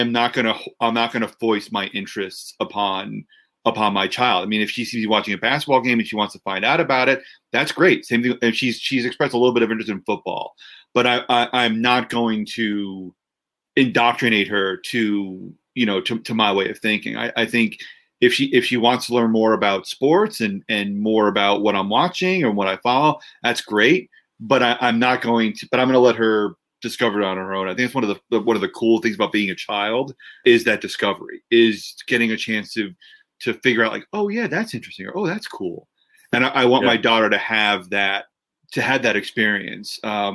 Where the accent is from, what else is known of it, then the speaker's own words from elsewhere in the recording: New Jersey, United States; I grew up in New Jersey, so Walter Payton was someone I knew, but I wasn't a diehard fan.